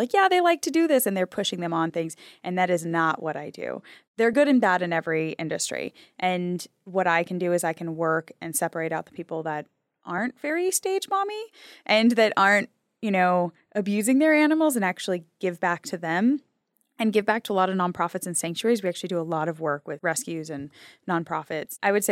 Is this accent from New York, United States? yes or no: no; New Hampshire, United States; But I grew up in New Hampshire.